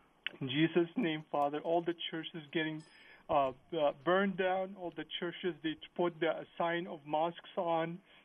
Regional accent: Egypt; I'm from Egypt.

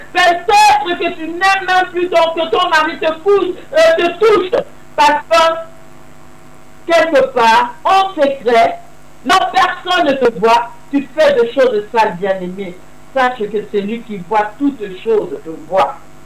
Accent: DR Congo; now in Europe; quand on était chez nous au Congo

